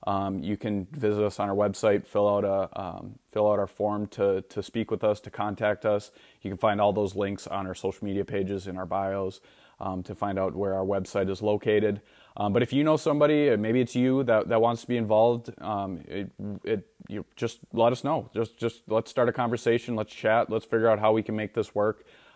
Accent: Minnesota, United States; Growing up in Minnesota, I tuned into the Lynx as well as NBA, WNBA.

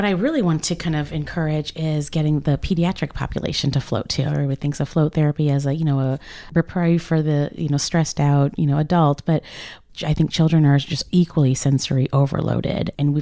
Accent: St. Louis, Missouri, United States; I remember growing up in St. Louis, everybody talks about going on a float trip down the Merrimack.

